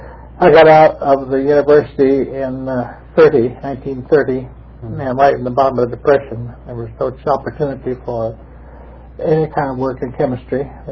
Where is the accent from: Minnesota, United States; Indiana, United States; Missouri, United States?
Missouri, United States; Kansas City; And I was born on 6 March, 1909, in the state of Kansas. And I grew up in Kansas City, Missouri